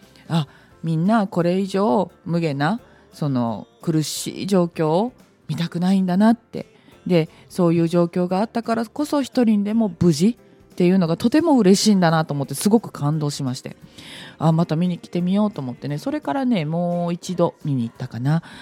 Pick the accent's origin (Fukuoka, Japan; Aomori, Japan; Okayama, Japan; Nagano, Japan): Okayama, Japan; 私も超絶地元なんですよ出身がそのあたりなので